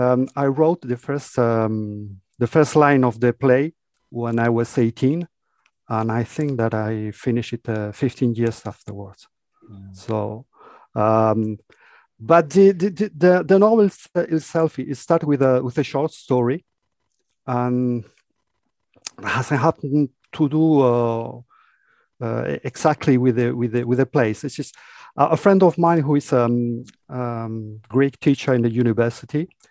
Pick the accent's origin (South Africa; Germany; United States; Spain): Spain; southern Spain; now in Reims, France; I live in Reims in France. Although I come from South Spain